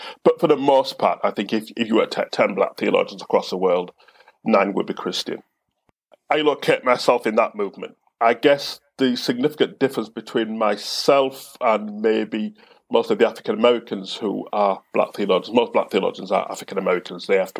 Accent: Bradford, Yorkshire and the Humber, United Kingdom; my parents come from the island, as I said, come from the island of Jamaica. And therefore, as someone who's born and brought up in Bradford, West Yorkshire, I'm a child of migrants.

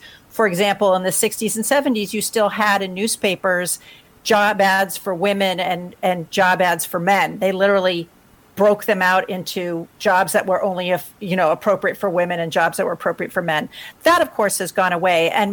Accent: United States; now in Canada; And I'm an American. I live in Canada. I'm an immigrant to Canada.

